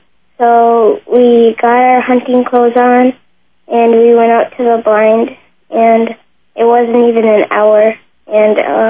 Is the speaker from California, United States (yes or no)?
no; Gladstone, Michigan, United States; I'm from Gladstone, Michigan.